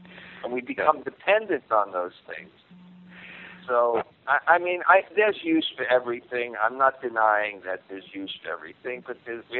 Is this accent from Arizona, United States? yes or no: no; Brooklyn, New York, United States; Anyway, for a guy like me, I grew up in Brooklyn.